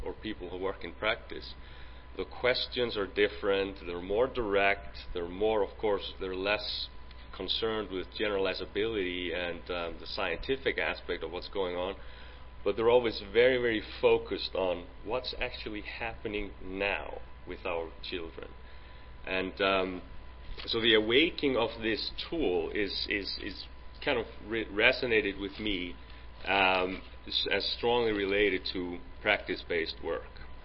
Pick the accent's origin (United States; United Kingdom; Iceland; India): Iceland; English is a second language; I'm from Iceland in Europe, in case you're thinking about the accent, which is always the case.